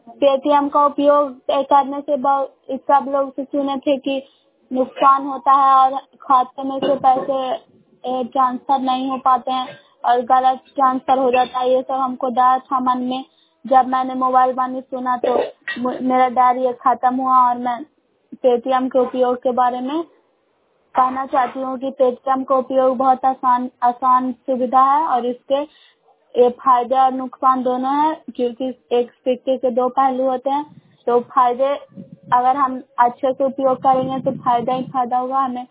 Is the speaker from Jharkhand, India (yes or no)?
no; Bairiganj, Bihar, India; ग्राम बैरीगंज post मकवाता Jain Nalanda की निवासी हूँ